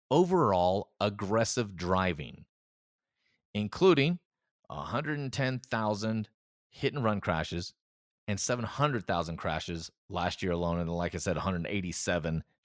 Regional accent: Tennessee, United States; I'll say that I grew up in Tennessee. I've mostly lived in the South my whole life.

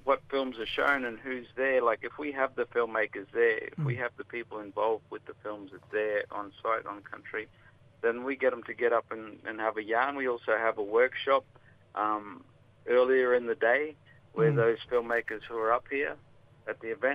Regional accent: Innisfail, Queensland, Australia; I'm from Innisfail, Mamu country, Bagabara mob.

